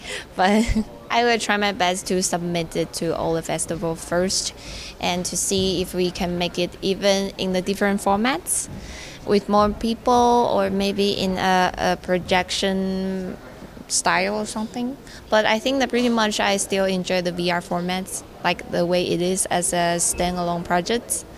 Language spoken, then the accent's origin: English; Taiwan; I'm from Taiwan.